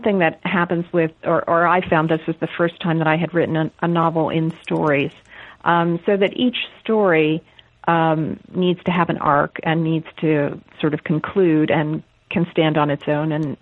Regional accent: the North, United States; I grew up in the North, and it was not a name that I was familiar with.

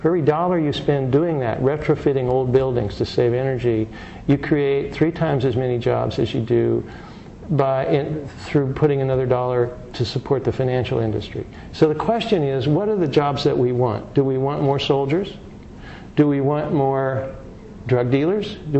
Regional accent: Indiana, United States; And Indiana, my home state, is one of the major focuses one of the major centers for the manufacture of these big bus-type recreational vehicles.

